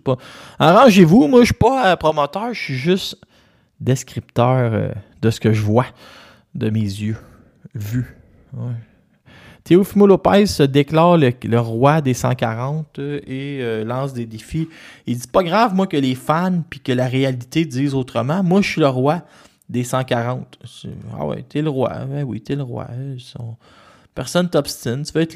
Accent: Quebec, Canada; si on se rappelle d'où on vient, nous. On vient d'où? On vient du Québec.

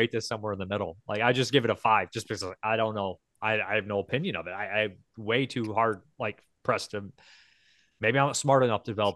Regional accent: United States; Like, just on, you know, I'm American. I'm from that kind of geographical location.

